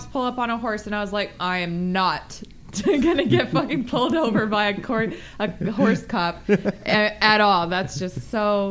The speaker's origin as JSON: {"language": "English", "town": "Las Vegas", "region": "Nevada", "country": "United States", "tie": "born or raised there", "also_born_or_lived": "Vermont", "said": "I grew up in Vegas. I learned to drive at 17. My parents waited. But I went to college all on the East Coast."}